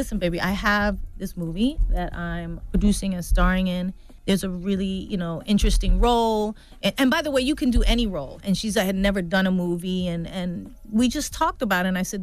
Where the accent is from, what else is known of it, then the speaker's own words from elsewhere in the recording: Bronx, New York, United States; Yeah, I think, you know, we're both from the Bronx. We're both Latina.